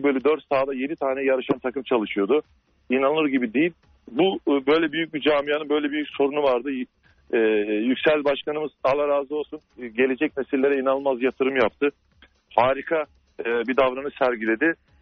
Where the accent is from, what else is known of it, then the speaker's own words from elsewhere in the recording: Samsun, Turkey; ben Samspor taraftarıyım. Samsunluyum.